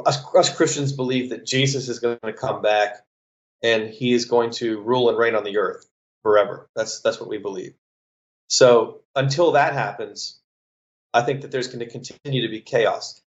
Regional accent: Canada; I'm a Canadian.

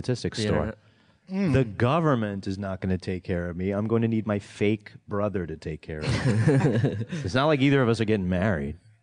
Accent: New York, United States; And I'm from New York, but also down

